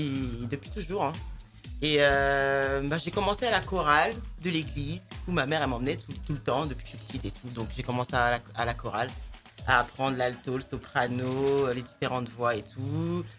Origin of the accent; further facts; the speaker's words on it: France; Je suis née en France, j'ai grandi en banlieue.